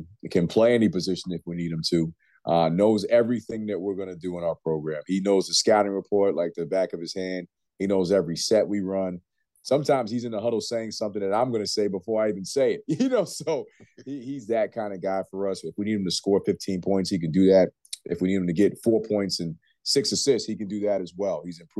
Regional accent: New York, United States; And we're both from New York and what they've done.

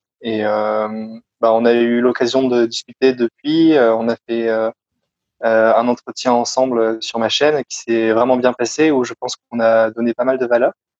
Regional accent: Lille, Hauts-de-France, France; moved away as an adult; also born or lived in Berlin; j'ai 28 ans, je suis originaire de Lille. J'ai passé plus de 10 ans à l'étranger

